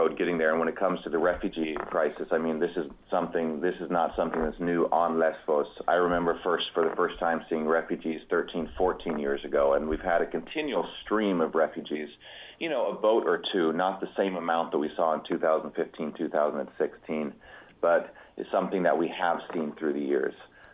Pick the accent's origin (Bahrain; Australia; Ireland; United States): United States; Sacramento, California; moved away as an adult; also born or lived in Mexico / Norway; now in Greece; I'm originally from Sacramento, ended up moving to Mexico, met a Norwegian, got married, moved to Norway, then we moved to Greece in 2001, and so I've been living between Greece and Norway the past now almost 16 years now.